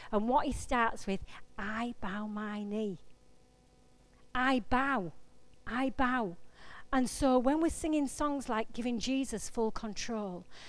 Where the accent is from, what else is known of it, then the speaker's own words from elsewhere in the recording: England, United Kingdom; we're reserved anyway, because we're English, and it's a horrible thing anyway, because we have this reservedness.